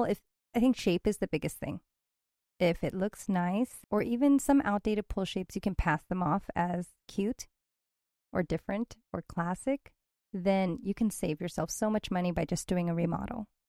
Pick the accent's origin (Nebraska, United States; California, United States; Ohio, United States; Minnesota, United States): California, United States; Oh, yes. I love swimming pools. I grew up in Southern California.